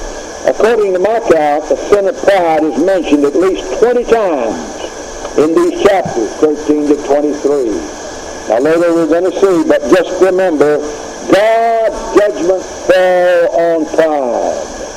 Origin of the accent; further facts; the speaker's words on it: Jackson City, Tennessee, United States; I know in my hometown of Jackson City, Tennessee, we had a lady and her family who moved to Germany